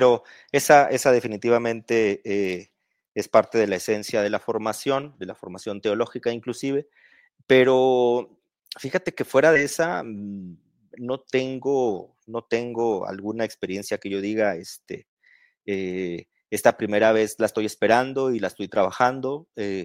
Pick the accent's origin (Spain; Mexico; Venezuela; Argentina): Mexico; northern Mexico; born there; me tocó nacer en el norte de México y pues fuera de eso me tocó también estudiar filosofía. Soy bibliotecario de formación también.